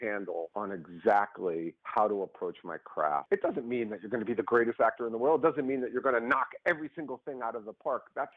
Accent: Queens, New York, United States; my whole thing was born and raised in New York. I'm a blue-collar kid from Queens, New York.

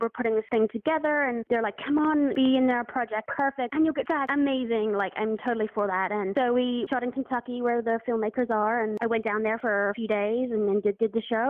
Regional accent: England, United Kingdom; I grew up in England, and so we did French in school.

